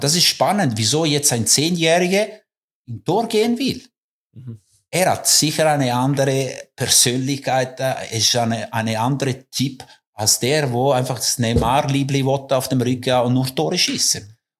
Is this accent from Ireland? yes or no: no; Coldrerio, Ticino, Switzerland; als Junge in Coldrero, wo ich angefangen habe